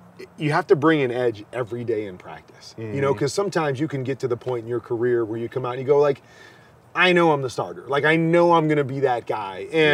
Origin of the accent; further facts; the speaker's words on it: Midwest, United States; also born or lived in Arizona; Like, I'm from Arizona, and I don't like the humidity. I mean, I grew up in the Midwest, so I get it.